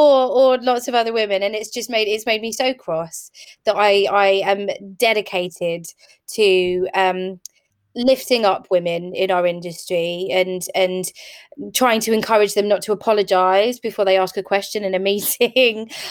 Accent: East of England, United Kingdom; I'm from Essex, and I remember when I first started working all those years ago, I'm also blondish. I dyed my hair black, I started wearing glasses, and I tried to change my voice because I didn't want to be that blonde girl from Essex

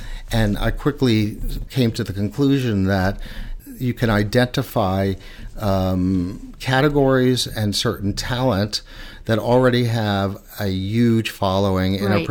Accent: Queens, New York, United States; Utopia is the parkway, is the street I grew up in Queens.

